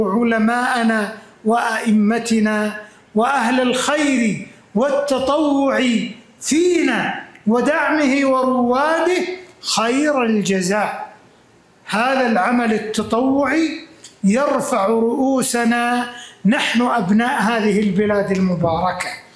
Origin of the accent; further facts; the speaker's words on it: Saudi Arabia; وهل ريادة بلادنا المملكة العربية السعودية منذ تأسيسها